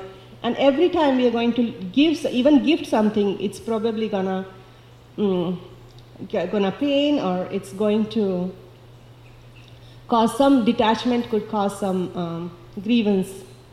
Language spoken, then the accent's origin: English; India; English is a second language; I heard this story a few times when I was growing up in India